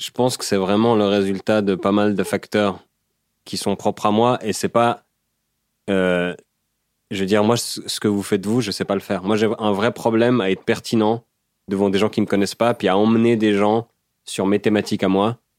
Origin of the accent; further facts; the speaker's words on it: Switzerland; dès que tu parles en tant que Suisse que les Français te renvoient à ça.